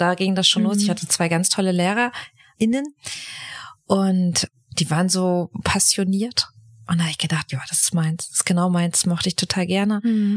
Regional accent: Schwerin, Mecklenburg-Vorpommern, Germany; Und habe mich dann daraufhin in Schwerin damals beworben. Da komme ich ursprünglich her, oben aus Mecklenburg-Vorpommern.

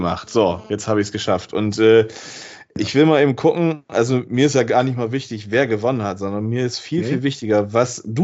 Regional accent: Bremen, Germany; ich kann als Bremer

